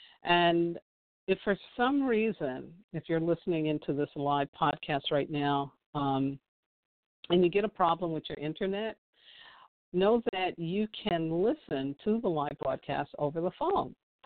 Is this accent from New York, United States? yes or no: yes; Staten Island, New York, United States; where I grew up on Staten Island, there were woods around our home. It wasn't all developed the way it is now.